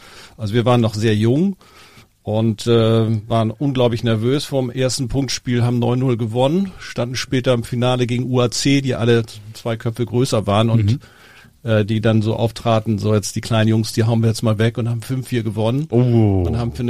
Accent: Norderstedt, Schleswig-Holstein, Germany; also born or lived in Hamburg; Ja, ich bin in Hamburg geboren. Wir sind dann irgendwann nach Garstedt und später Norderstedt gezogen.

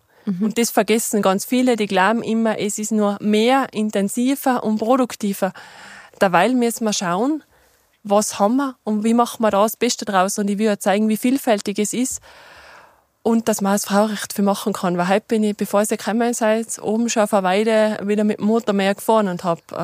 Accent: Tyrol, Austria; Da, wo ich herkomme, ganz hinten vom Zillertal, ist viel weniger Sonne.

